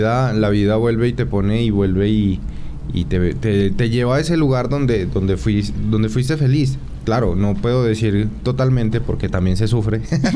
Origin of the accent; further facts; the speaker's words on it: Puerres, Nariño, Colombia; now in Manizales, Colombia; Sí me siento manizaleño, pero soy nariñense. Soy de Puerres, Nariño, natal de este pueblo bonito de Nariño.